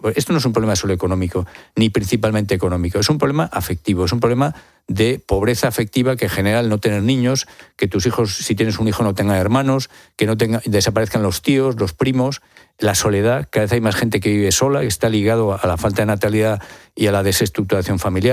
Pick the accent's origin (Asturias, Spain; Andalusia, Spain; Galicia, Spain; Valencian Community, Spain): Asturias, Spain; born there; Yo soy asturiano de nacimiento. Mira, cuando yo nací en Asturias, yo nací en 1960.